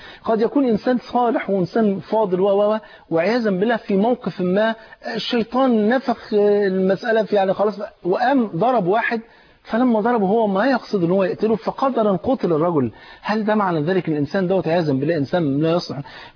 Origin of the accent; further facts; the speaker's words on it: Egypt; الام زي ما بيقولوا عندنا في مصر لو كانت عظمه في قفه فهي الام